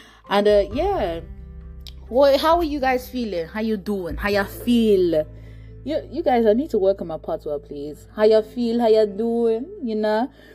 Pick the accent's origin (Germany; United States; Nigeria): Nigeria; because I am Nigerian